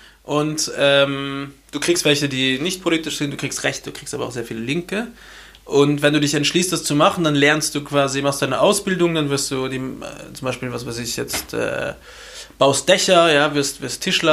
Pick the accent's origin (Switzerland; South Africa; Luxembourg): Luxembourg; now in Austria; bei uns in Luxemburg gibt es das nicht.